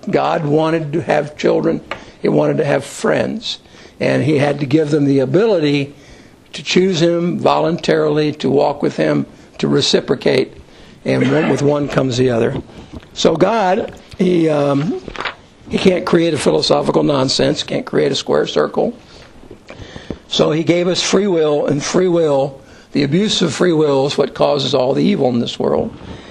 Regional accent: Kentucky, United States; Now I'm from Kentucky, so we're used to this.

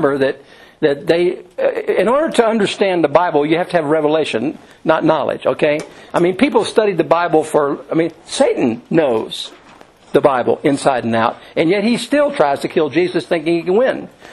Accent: Louisville, Kentucky, United States; also born or lived in Owensboro, Kentucky / Telsen, Indiana / Lebanon, Kentucky / Cincinnati, Ohio; I was born in Owensboro, Kentucky, and we moved to Telsen, Indiana when I was real little, and in the second grade we moved to Louisville, Kentucky. And then I spent my seventh grade in Lebanon, Kentucky, and I went to high school in Cincinnati

